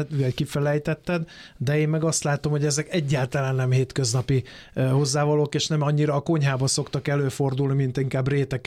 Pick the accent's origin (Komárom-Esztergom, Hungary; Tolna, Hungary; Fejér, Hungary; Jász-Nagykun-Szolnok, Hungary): Fejér, Hungary; Dunaújváros; szegről végről földiek vagyunk, hiszen Dunaújvárosból származunk